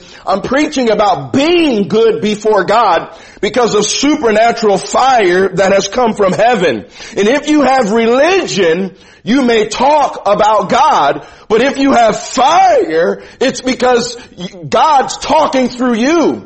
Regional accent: Chicago, Illinois, United States; You see, I'm from Chicago, and there's some things about an inner city.

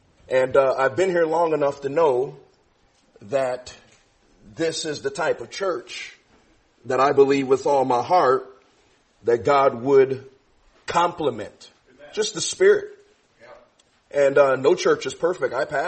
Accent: Chicago, Illinois, United States; I'm from Chicago.

